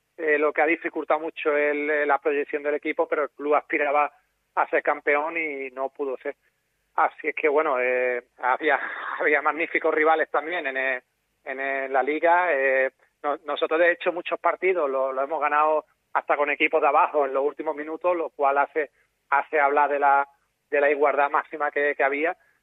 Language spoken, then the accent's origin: Spanish; Andalusia, Spain; los que me conocéis ahí de la zona, de mi pueblo, de la Sierra